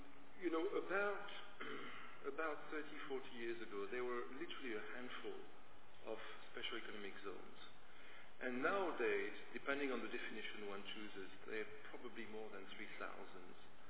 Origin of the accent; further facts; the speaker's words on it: Mauritius; I grew up in Mauritius. And Mauritius is a very small island where not much happens